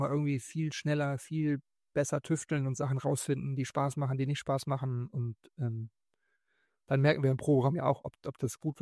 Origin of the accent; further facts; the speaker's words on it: Buxtehude, Lower Saxony, Germany; Ich komme eigentlich auch aus Buxtehude.